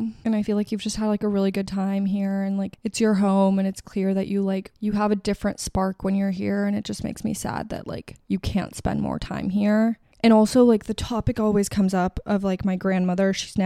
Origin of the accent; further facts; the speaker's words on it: United States; accent: American; Because she doesn't understand what I say because of my American accent.